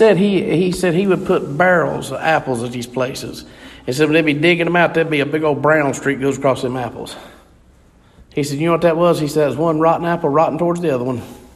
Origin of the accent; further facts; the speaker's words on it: Gaffney, South Carolina, United States; I'm from Gaffney. We didn't put up with that growing up.